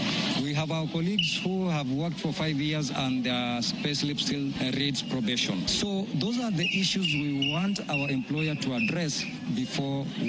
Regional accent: Kenya; You know, we are not from Tanzania. We are also Kenyans. We are not from Uganda.

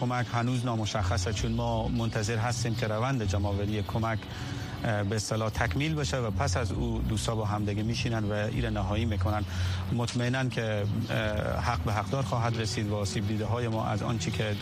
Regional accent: Herat, Afghanistan

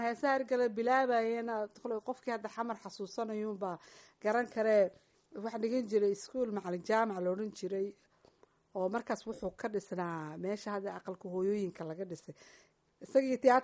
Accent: Burco, Togdheer, Somalia; also born or lived in Mogadishu; waxan ku dhashay xamar yaraantayda intii hore ooga waxan ku soo barbaaray burco kadibna xamar baan ku soo noqday halkaasan iskuulka ka dhigan jiray

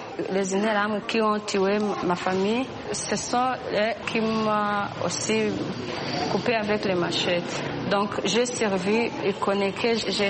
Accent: Kibuye, Western Province, Rwanda; Nous sommes devenus de Kibuye, nous étions allés à Stade Gatwaro.

